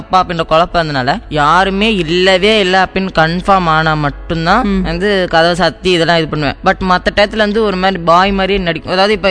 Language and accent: Tamil; Puthur, Tamil Nadu, India; நான் பிறந்து வளர்ந்தது திருச்சி மாவட்டத்துல புத்தூன்ற பகுதியில.